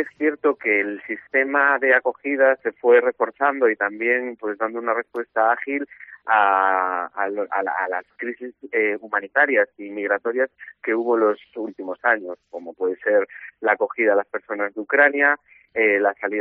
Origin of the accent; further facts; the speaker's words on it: Galicia, Spain; desde luego nosotros como gallegos y gallegas tenemos una responsabilidad histórica